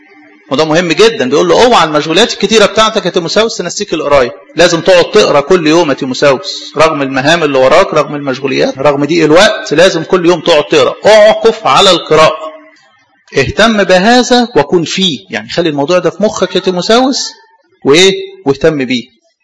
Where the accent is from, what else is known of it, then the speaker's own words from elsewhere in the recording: Egypt; او عاده الصعايده يعني عندنا في مصر،